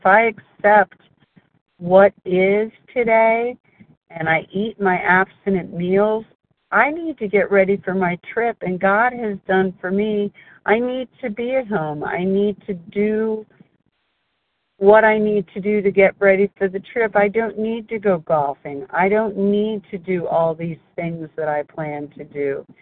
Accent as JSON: {"language": "English", "region": "Delaware", "country": "United States", "said": "and I am from Delaware."}